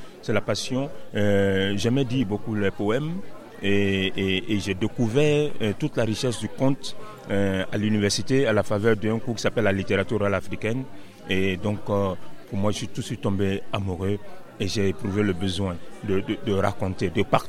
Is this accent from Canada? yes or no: no; Côte d’Ivoire; Je suis conteur originaire de la Côte d'Ivoire.